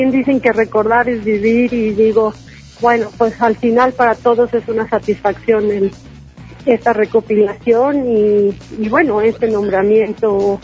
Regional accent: Mexico; Y bueno, apoyarnos como mexicanos, ¿no? Para poner el nombre de México en alto.

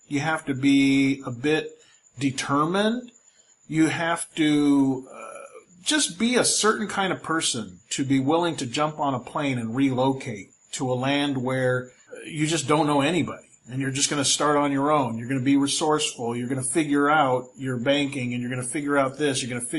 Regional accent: California, United States; now in Philippines; hey, you know, Enrique, I'm from California.

